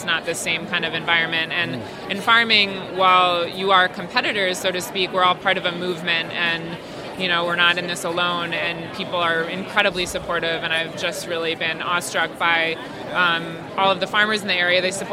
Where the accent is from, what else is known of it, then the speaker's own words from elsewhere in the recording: Danbury, Connecticut, United States; now in New Haven, United States; I am a Connecticut native. I grew up here in Danbury, and I moved to New Haven about 5 years ago for New Haven Farms.